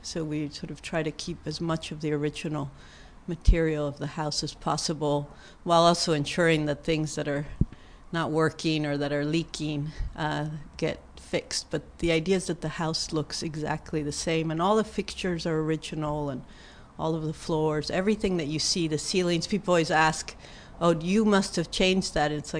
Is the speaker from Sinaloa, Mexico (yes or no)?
no; Mexico City, Mexico; moved away as an adult; now in United States; I'm from Mexico City. I grew up in Mexico City, and then I went to college in the U.S., in the Northeast at Smith, and in Atlanta at Atlanta College of Art and at Georgia Tech. And then I lived in San Francisco